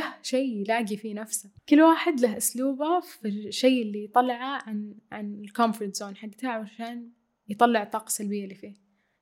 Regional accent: Saudi Arabia; وما شاء الله عندنا بالسعودية الرياضة للجميع

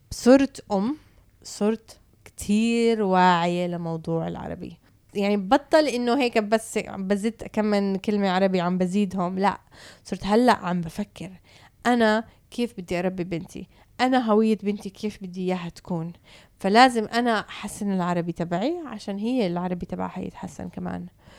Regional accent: Canada; أنا طول حياتي يعني من وأنا صغيرة وعايشة بكندا أهلي كانوا كتير مركزين على العربي

